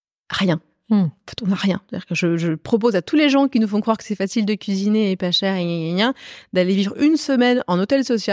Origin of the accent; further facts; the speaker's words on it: Hauts-de-France, France; là où j'ai grandi, dans l'Oise, en Picardie